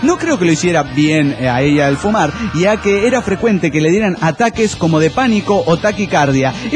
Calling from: Chihuahua, Mexico; de Chihuahua, México, señor.

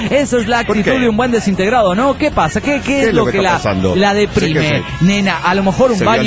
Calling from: Morelia, Michoacán, Mexico; de Morelia, Michoacán, México.

